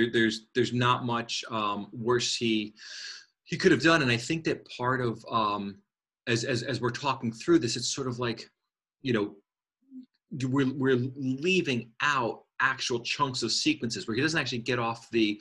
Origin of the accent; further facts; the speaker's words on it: New Jersey, United States; I'm not Jewish, but I'm Italian from Jersey, which is actually very close.